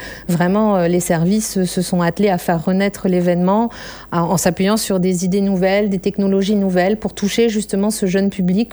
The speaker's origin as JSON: {"language": "French", "country": "New Caledonia", "said": "en tant que Calédonienne"}